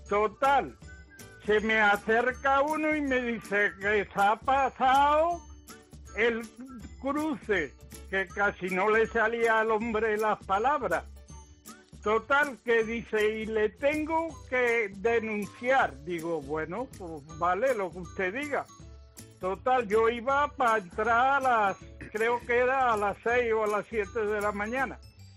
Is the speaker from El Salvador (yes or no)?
no; Seville, Andalusia, Spain; also born or lived in Igualada; now in Zaragoza, Spain; Soy de Sevilla, aunque vivo ahora en Zaragoza.